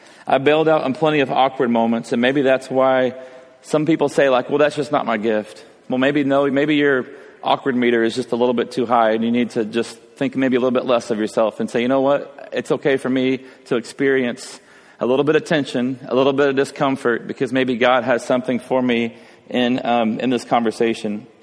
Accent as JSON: {"language": "English", "region": "Texas", "country": "United States", "said": "Oh yeah, we're from Texas."}